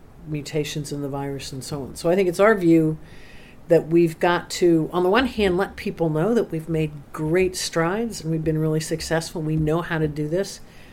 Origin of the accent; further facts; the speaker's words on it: United States; I also say this as an American and somebody who's been in this development space for a long time.